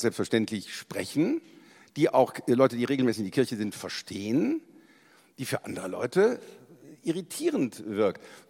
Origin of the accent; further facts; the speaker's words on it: North Rhine-Westphalia, Germany; Und sage, ja, das Christentum ist bei uns im Rheinland erfunden worden, es ist nach 1000 Jahren dann in Palästina gelandet. Wir Rheinländer sind da immer so bescheiden, dass wir das nicht sagen.